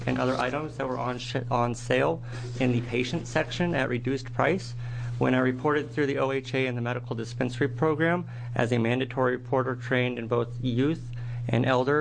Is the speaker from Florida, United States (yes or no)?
no; Oregon, United States; I'm from Lane County.